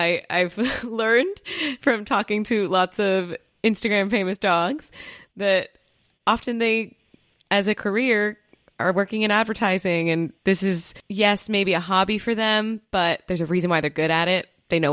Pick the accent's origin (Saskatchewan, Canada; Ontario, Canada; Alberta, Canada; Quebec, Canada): Ontario, Canada; Toronto; And I'm from Toronto. I'm from the area of Toronto, and we live in Toronto now.